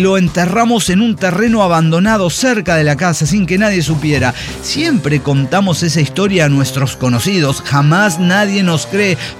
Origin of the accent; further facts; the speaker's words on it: Mexico City, Mexico; del FF mexicano.